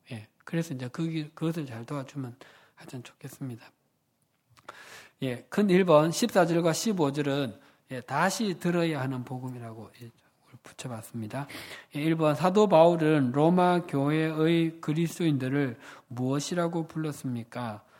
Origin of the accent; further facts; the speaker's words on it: Busan, South Korea; 저는 1년에 제 고향이 부산인데, 한 번 정도 평균 가는 것 같습니다.